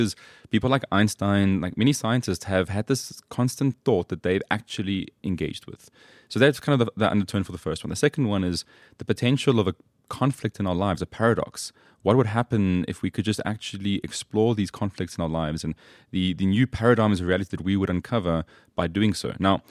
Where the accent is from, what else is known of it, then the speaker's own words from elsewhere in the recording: South Africa; born there; I was born in South Africa, but I come from an Italian family. So my mom and my dad are both Italian.